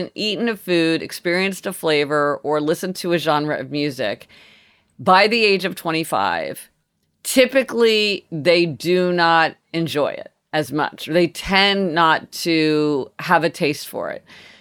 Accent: Kansas City, United States; We didn't eat sushi growing up in Kansas City

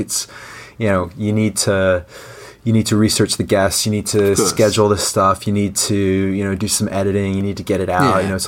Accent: Canada; accent: North American; now in London, United Kingdom; I kept most of my North American accent. I'm Canadian, but every now and then it sort of drifts. I certainly don't have a British accent

